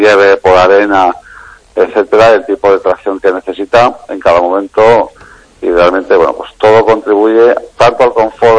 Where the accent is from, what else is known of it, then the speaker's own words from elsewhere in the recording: Spain; Y realmente para nosotros como españoles, pues es un orgullo